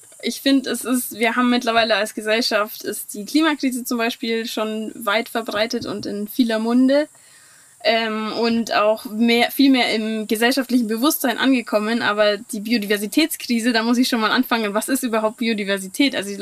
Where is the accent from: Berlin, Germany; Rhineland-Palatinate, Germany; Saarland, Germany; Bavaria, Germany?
Bavaria, Germany; Memmingen; ich komme auch aus Memmingen